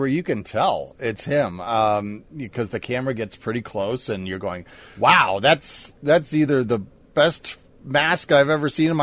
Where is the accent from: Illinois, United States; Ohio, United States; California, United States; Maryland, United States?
Illinois, United States; Chicago; I grew up in Chicago. We have a big body of water there, Lake Michigan